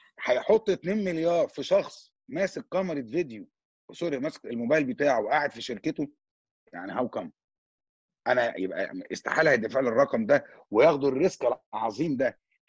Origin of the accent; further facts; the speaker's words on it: Egypt; انا مواطنه مصريه عايزه باسبوري